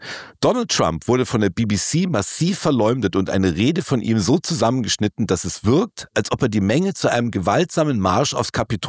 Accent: Munich, Bavaria, Germany; born there; Einst das Aushängeschild meiner Geburtsstadt München

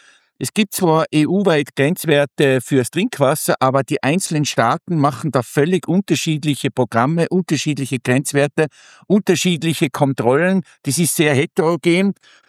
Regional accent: Tyrol, Austria; Ja, also ich bin ja Tiroler

